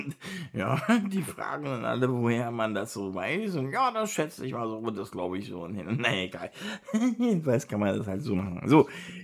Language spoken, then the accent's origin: German; Berlin, Germany; now in Bestensee, Germany; nachdem ich dann 2 Jahre in Berlin gewohnt hatte, ich bin ja Berliner, aber also bin dann nach Bestensee, also nach Brandenburg gezogen.